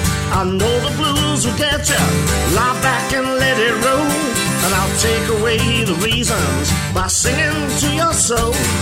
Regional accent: England, United Kingdom; I was born and raised in England, no Mississippi man

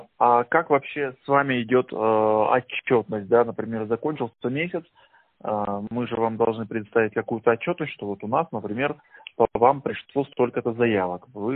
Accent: Kostroma, Kostroma Oblast, Russia; Да, я сам из Костромы и езжу по Костроме тоже.

